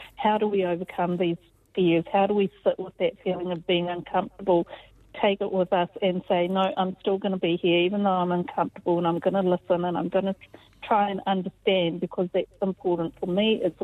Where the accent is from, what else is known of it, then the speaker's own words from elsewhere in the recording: New Zealand; because it makes me feel like I'm not from here. It makes me feel like this person doesn't see me as a New Zealander.